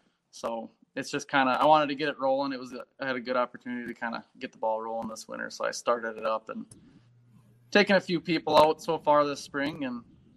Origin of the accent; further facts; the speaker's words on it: Poplar, Wisconsin, United States; Yeah, so I'm from Poplar, Wisconsin. I'm sure absolutely nobody knows where that is.